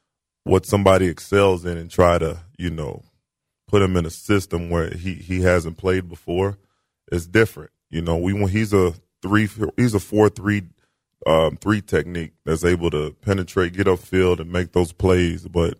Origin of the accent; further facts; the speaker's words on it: Houston, Texas, United States; And then we're both from Houston. Our moms are real cool. We're both Nigerian.